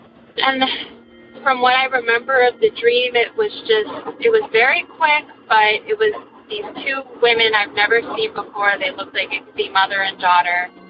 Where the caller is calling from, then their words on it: New Hampshire, United States; I'm calling from New Hampshire.